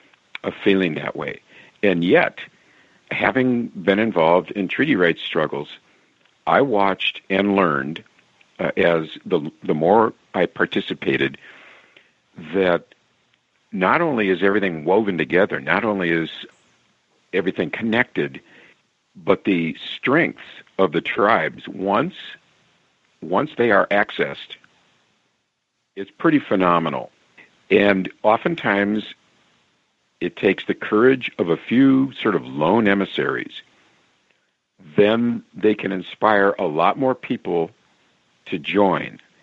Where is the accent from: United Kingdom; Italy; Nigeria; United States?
United States; Minnesota; I am from Minnesota, so of course I spent time in South Dakota and North Dakota